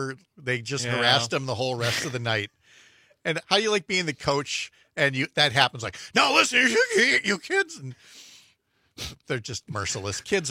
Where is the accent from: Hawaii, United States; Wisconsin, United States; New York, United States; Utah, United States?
Wisconsin, United States; Do you like cheese? I'm from Wisconsin.